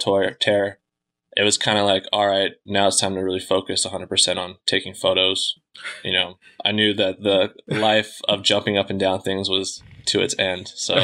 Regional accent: Eureka, Montana, United States; now in Los Angeles, United States; Born and raised in Montana in a small little logging town, kind of in the northwest corner, pretty much right on the Canadian border.

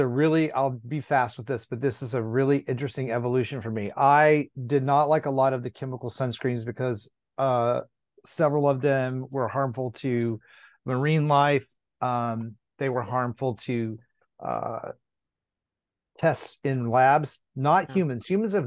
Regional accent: Texas, United States; I grew up in Texas.

